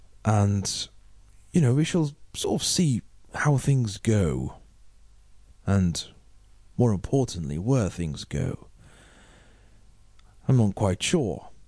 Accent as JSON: {"language": "English", "town": "Liverpool", "region": "North West England", "country": "United Kingdom", "said": "I'm missing Liverpool. It's where I'm from."}